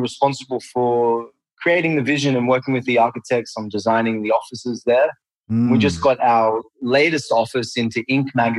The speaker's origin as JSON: {"language": "English", "country": "Australia", "tie": "born or raised there", "said": "I grew up in Australia, a decent enough upbringing."}